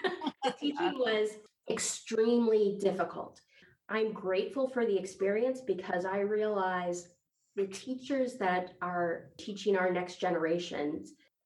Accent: Columbus, Ohio, United States; born there; No, I was not. I was born in Columbus, Ohio.

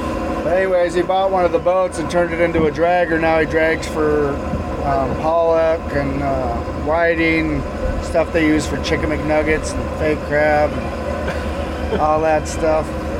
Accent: Puyallup, Washington, United States; also born or lived in Neah Bay; My dad, I'm originally from Puyallup.

